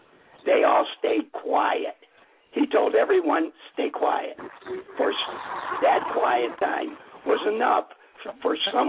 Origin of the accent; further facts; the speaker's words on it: East Cleveland, Ohio, United States; I was raised in East Cleveland during the 60s. I am a white person. I lived there from 1956 to 69, 67, 68.